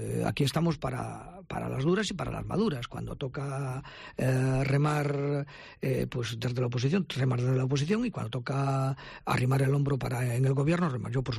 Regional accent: Pereiro de Aguiar, Galicia, Spain; dado que él era de los Peares y yo soy de Pereiro

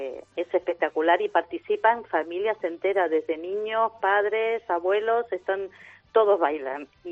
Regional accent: Mar del Plata, Buenos Aires Province, Argentina; now in Spain; De Mar del Plata, provincia de Buenos Aires.

